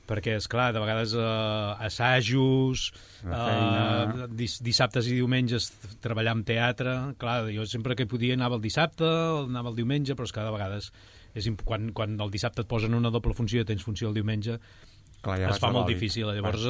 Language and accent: Catalan; Vic, Catalonia, Spain; moved away as an adult; now in Sabadell, Spain; Jo sóc de Vic, sí. Sempre em diuen l'actor sabadellenc i jo sempre dic... No, jo visc a Sabadell. De fet, em sembla que ja fa més anys que visc a Sabadell que no pas els anys que he viscut a Vic